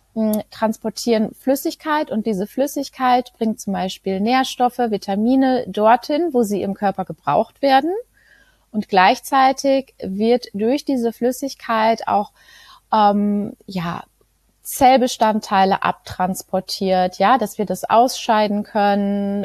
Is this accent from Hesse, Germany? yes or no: no; Greven, North Rhine-Westphalia, Germany; ich komme aus Greven, ich bin 38 Jahre alt